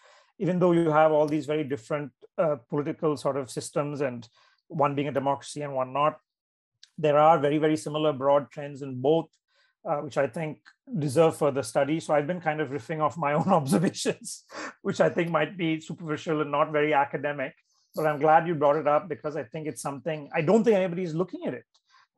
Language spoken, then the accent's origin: English; Chennai, Tamil Nadu, India; so I'm from Chennai in Tamil Nadu.